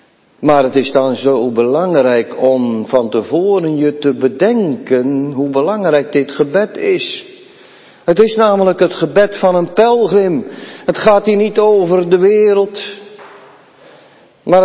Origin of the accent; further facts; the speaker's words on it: Urk, Flevoland, Netherlands; Jongens en meisjes, ik kom van Urk. En dan heb je wel een klein beetje verstand van vissen.